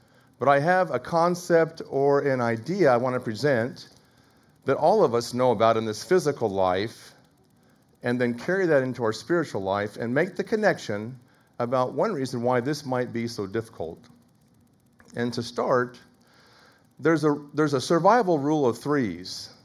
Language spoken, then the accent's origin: English; Overland Park, Kansas, United States; it was in my hometown area, Overland Park.